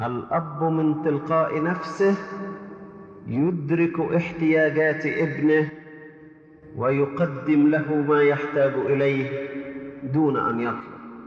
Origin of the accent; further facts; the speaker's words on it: Egypt; فهو قد خص بلادنا مصر بأشياء تفوق بها العديد من البلاد